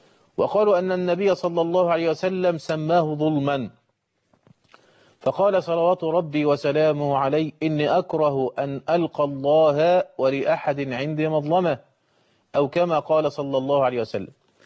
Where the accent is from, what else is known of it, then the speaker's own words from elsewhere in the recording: Egypt; حتى انتشر عندنا في مصر الباعة الجائلون وماشي يقول: يا مجنونة يا طماطم